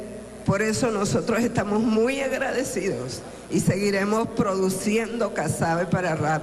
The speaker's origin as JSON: {"language": "Spanish", "town": "Ocumare", "region": "Miranda", "country": "Venezuela", "said": "representamos a Miranda."}